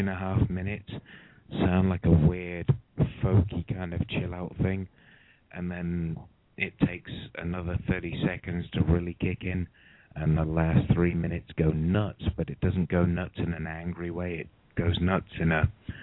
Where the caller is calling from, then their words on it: United Kingdom; calling from the UK. I'm offering my services.